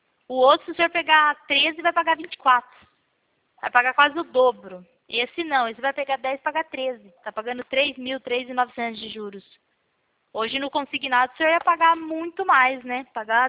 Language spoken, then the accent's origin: Portuguese; Pirassununga, São Paulo, Brazil; Eu sou de Pirassununga.